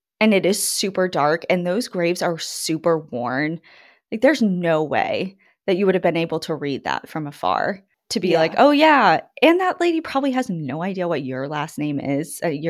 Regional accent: Exeter, South West England, United Kingdom; Since I grew up in Exeter and my family traces back to the area in the early 1600s, I asked if I had any relatives buried in the graveyard.

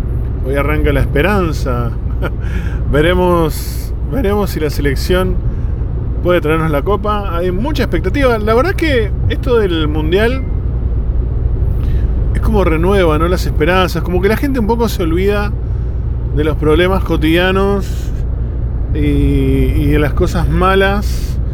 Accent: Argentina; ahí somos todos argentinos

